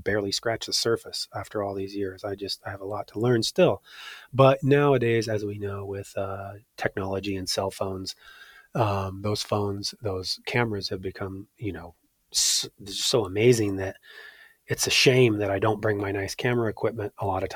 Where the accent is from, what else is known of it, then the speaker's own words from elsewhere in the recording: Tacoma, Washington, United States; Tacoma, Washington.